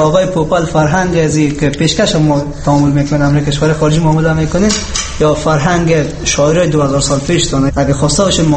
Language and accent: Persian; Afghanistan; یعنی ما افغان هستیم، مسلمان هستیم